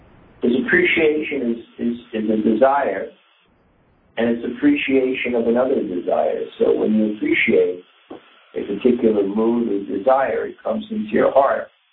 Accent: Vrindavan, Uttar Pradesh, India; It's a real community of people who share a very, very deep experience of growing up in Vrindavan.

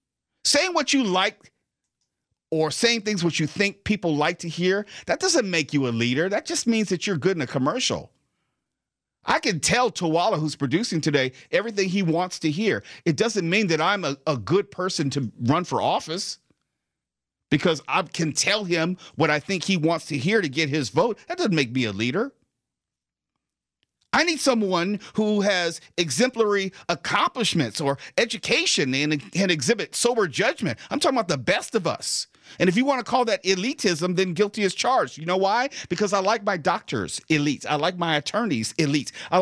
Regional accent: United States; I think it's being proud of being an American, the fact that we live in the greatest country on the face of the earth.

